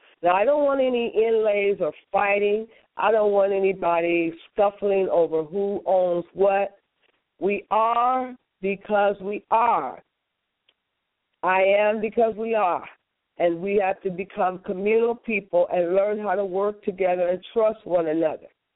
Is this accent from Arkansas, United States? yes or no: no; Gary, Indiana, United States; one of the first places I will be performing will be right here in my hometown in Gary, Indiana